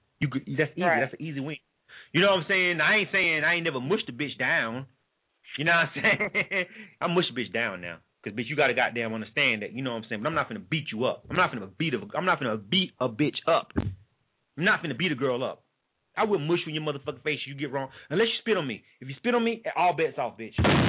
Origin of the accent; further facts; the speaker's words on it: Florida, United States; I'm from Florida. I'm born and raised.